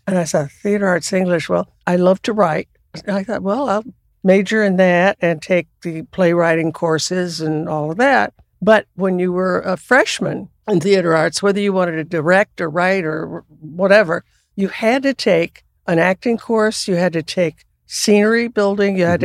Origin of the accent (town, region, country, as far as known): Texas, United States; also born or lived in Arkansas